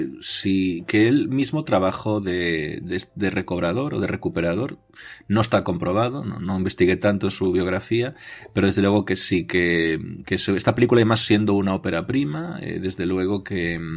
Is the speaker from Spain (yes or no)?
yes; Spain; son cosas de Estados Unidos que como español me fascinan porque las veo como impensable